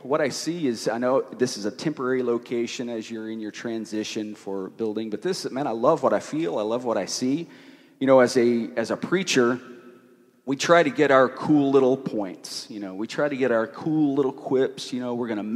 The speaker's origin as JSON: {"language": "English", "region": "Tennessee", "country": "United States", "said": "I come from Northeast Tennessee, where we believe in four different seasons. So it's a little strange being in Southern California in September"}